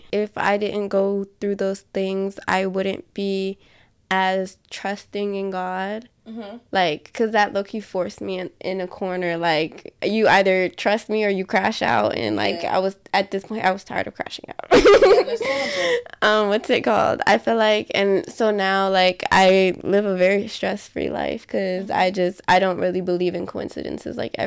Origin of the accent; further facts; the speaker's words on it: Guam; my dad was Black, my mom's Filipino, but we're from Guam, so, like, that's a whole, those are two different cultures, you know what I mean?